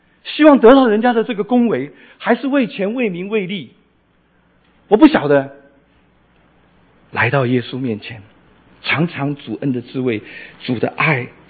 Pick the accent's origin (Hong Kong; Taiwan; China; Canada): Taiwan; 我在台湾出生长大，我们家七个小孩，我爸爸是军人士官